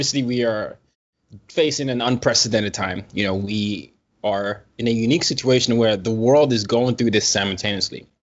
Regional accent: Nigeria; I'm Nigerian, and spending time in different parts of the world, you get to see how different people approach freedom.

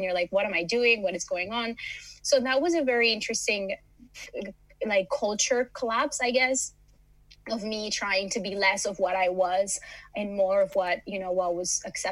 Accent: United States; also born or lived in Los Angeles; now in Malmö, Sweden; I come from Miami, from LA, from very busy cities. And Malmo has been a very nice place to land

